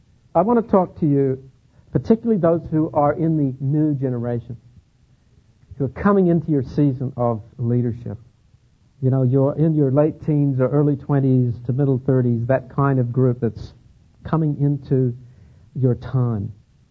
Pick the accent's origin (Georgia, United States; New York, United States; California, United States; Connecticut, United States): California, United States; Los Angeles; You know, I'm from Los Angeles. I mean, we have Turk and Armenian and Greek, all living right next to one another.